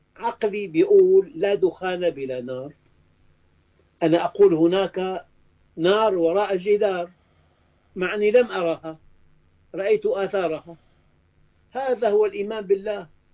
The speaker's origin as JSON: {"language": "Arabic", "country": "United States", "tie": "born or raised there", "also_born_or_lived": "Levant", "said": "أنا كبرت في أمريكا، لما رجعت إلى الشام"}